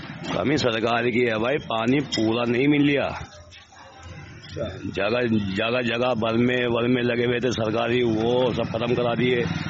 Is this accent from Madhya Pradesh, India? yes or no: no; Uttar Pradesh, India; moved away as an adult; now in Delhi, India; जिला बिजनौर।